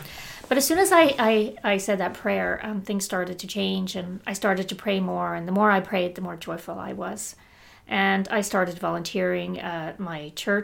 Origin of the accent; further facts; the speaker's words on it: Belfast, Northern Ireland, United Kingdom; also born or lived in Toronto, Canada; But I suppose when I went to university and then I moved back to Belfast from Toronto, it never occurred to me to go looking for adoration.